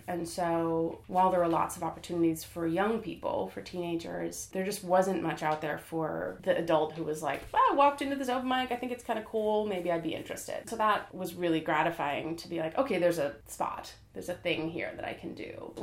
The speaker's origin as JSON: {"language": "English", "town": "Des Plaines", "region": "Illinois", "country": "United States", "tie": "born or raised there", "also_born_or_lived": "New York", "said": "I grew up in Des Plaines. I went away for my MFA, and I figured I would stay in New York for like maybe a year or two after that. I ended up staying there for almost 10 years"}